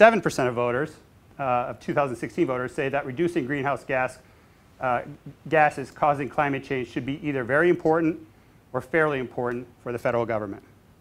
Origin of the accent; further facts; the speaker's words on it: South Dakota, United States; So I grew up in South Dakota. I grew up on the Missouri River, not literally on the Missouri River, but in a town right next to the Missouri River.